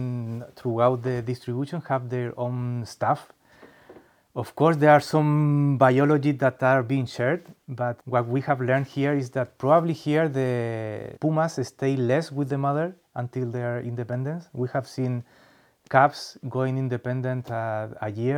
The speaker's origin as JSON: {"language": "English", "town": "Santiago", "region": "Santiago Metropolitan Region", "country": "Chile", "lives_now": "Puerto Natales, Chile", "said": "I'm from Chile, from Santiago, but now I'm living in Puerto Natales."}